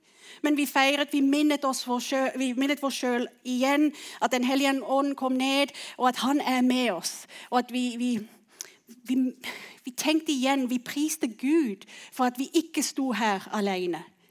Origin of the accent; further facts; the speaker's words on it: South Africa; now in Søgne, Norway; For dere som ikke kjenner meg, så kommer jeg fra Sør-Afrika. Født og vokst opp der, har bodd i Norge siden, cirka, hvor lenge har jeg bodd her nå? 10-13 år, noe sånt.